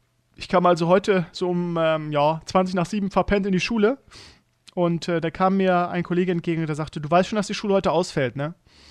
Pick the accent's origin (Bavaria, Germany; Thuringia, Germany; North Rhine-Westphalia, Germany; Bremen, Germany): Bremen, Germany; ich komme aus Gröpelingen in Bremen, das ist sowieso der Stadtteil mit der höchsten Ausländerrate